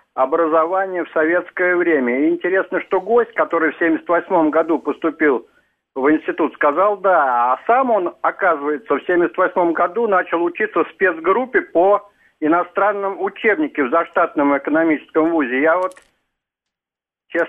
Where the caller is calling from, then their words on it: Moscow, Russia; вот из Москвы.